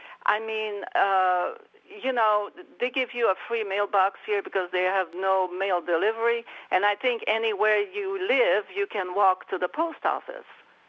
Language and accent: English; Mineral, Virginia, United States; I'm from Mineral, Mark.